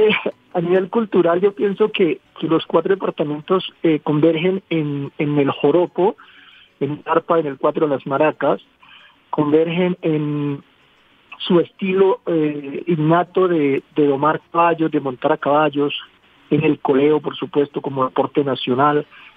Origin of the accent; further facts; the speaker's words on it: Colombia; amo mi tierra, me siento muy orgulloso de ser llanero, soy defensor de todo lo que tenga que ver con el llano